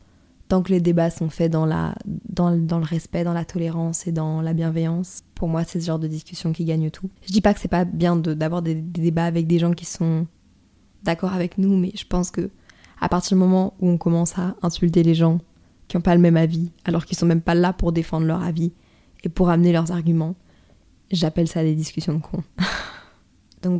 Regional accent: northern France, France; je sais pas si c'est parce que je viens du nord de la France, pour moi c'est pas une grosse insulte.

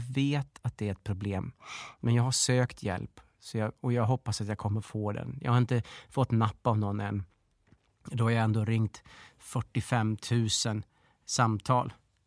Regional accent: Australia; now in Sweden; Jag kommer inte från Sverige från början utan jag kommer från Australien.

